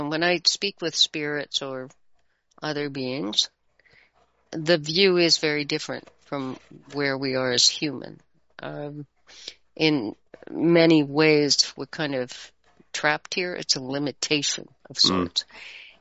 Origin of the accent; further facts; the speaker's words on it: Canada; I'm Canadian.